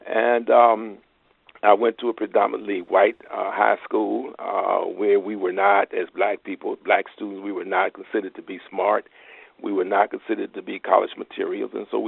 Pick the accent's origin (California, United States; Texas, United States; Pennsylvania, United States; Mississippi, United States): Mississippi, United States; moved away; Well, I was born in Jim Crow, Mississippi. I remember that. I was just a boy. I was 6 years old when Emmett Till was lynched. He was lynched only about 20 miles from where we lived. I lived with my grandparents.